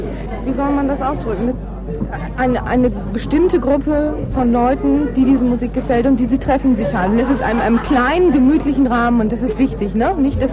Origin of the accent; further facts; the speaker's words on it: Aurich, Lower Saxony, Germany; Ja, ich komme aus Aurich, beziehungsweise Walle, und ich spreche Platt und ich verstehe das dann eben auch.